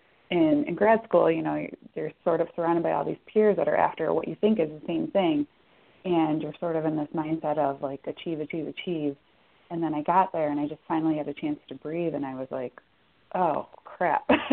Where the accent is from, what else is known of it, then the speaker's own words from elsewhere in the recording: New York, United States; also born or lived in Florida / Washington, D.C.; I grew up in the Western New York area, and then after college, I moved down to Florida for a number of years, and then up to the D.C. area, and then back to Western New York for probably about 4 years.